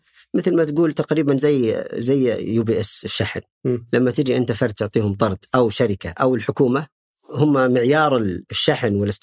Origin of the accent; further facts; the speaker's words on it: Eastern Province, Saudi Arabia; يمكن أنا القلب شرقاوي بس يمكن روح جدة